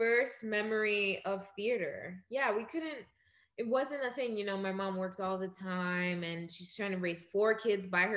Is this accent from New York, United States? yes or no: yes; New York City, New York, United States; Born in Crown Heights, but I grew up in Ozone Park mainly. So that's kind of close to the airport, close to JFK out there.